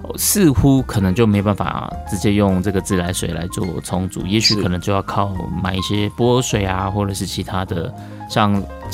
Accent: Yunlin County, Taiwan; 因为我老家在云林，那我回去的时候我也有测过

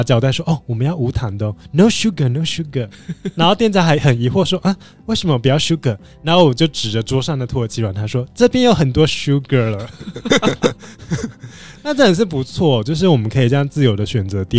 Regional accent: Taiwan

